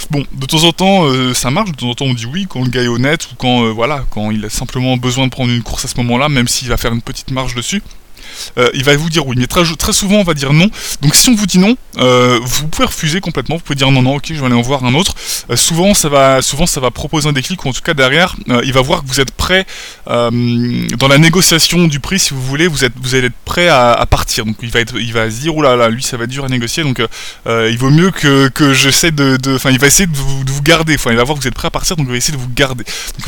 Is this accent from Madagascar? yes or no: no; France; en tout cas par rapport à chez nous en France, où la moindre course coûte tout de suite 10-15 euros minimum